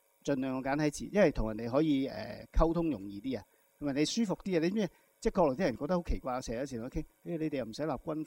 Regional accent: Hong Kong; 我系土生土长香港人，冇咩训练过普通话嘅。

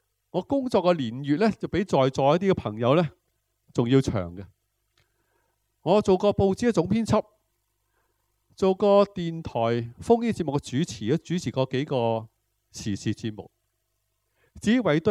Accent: Hong Kong; 我在香港成长，我叫香港最黄金的八十年代，香港人其实一向是很善良很和平

